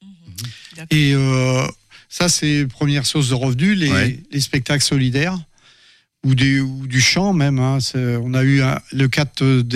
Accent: France; il y a une politique d'inclusion scolaire comme chez nous en France

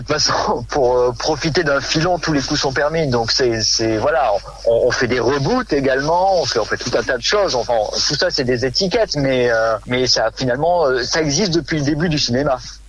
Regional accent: Montélimar, Auvergne-Rhône-Alpes, France; Moi, je viens donc du sud de la France, d'une petite ville qui s'appelle Montélimar.

